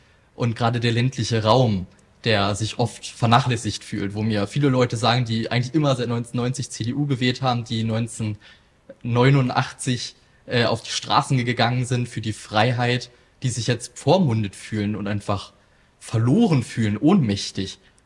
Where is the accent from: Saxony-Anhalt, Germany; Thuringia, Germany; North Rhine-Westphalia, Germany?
Saxony-Anhalt, Germany; Ich komme aus der Altmark, bin auch CDU-Mitglied und also somit Ostdeutscher.